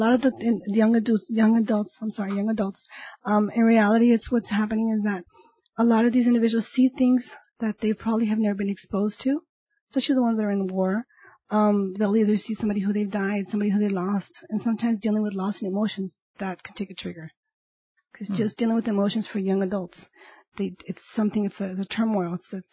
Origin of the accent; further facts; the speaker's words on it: California, United States; I'm here from the Valley. I'm a native of the Valley, so I'm going to stay in the Valley.